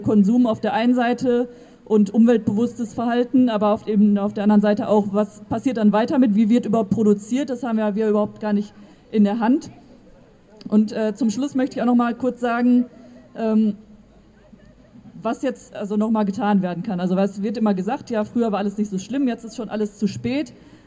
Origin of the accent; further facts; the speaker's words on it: Recklinghausen, North Rhine-Westphalia, Germany; ich komme aus Recklinghausen